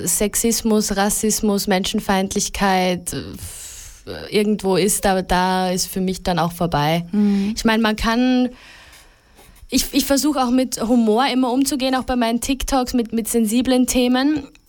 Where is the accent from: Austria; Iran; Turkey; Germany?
Austria; Deutschlandsberg, Styria; born there; Ich bin in Deutschlandsberg geboren und lebe in einem winzigen Dorf, dessen Namen niemand auf der Welt kennt.